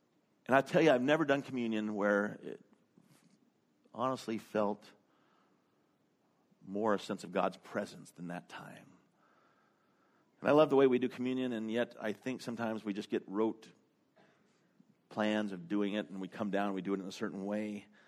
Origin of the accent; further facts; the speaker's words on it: Canada; now in Raleigh, United States; we're from Canada, you're from Detroit, you're from Georgia, and we're all now in Raleigh, North Carolina.